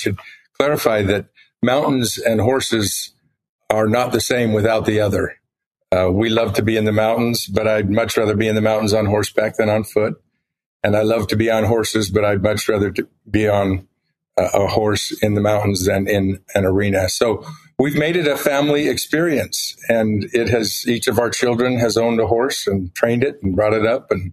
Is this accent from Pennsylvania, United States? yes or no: no; Bountiful, Utah, United States; and my heart has always been in Huntsville, Utah, although my parents raised their children in Bountiful.